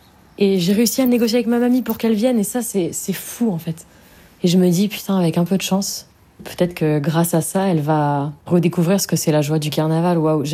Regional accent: Nice, Provence-Alpes-Côte d'Azur, France; pour représenter ma ville natale et être ambassadrice du carnaval. Bon, ben là, je suis prête pour aller au carnaval de Nice.

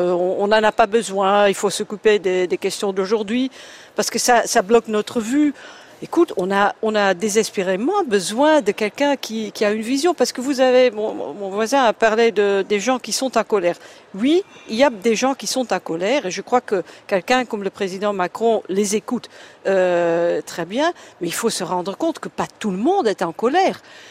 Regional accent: Netherlands; French is a second language; moi, en tant que effectivement membre du groupe libéral, mais aussi en tant que néerlandaise

